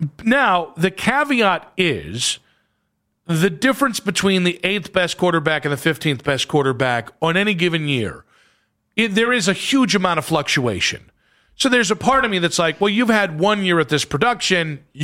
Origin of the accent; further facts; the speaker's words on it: Louisiana, United States; It's like I'm a football guy. I'm from Louisiana.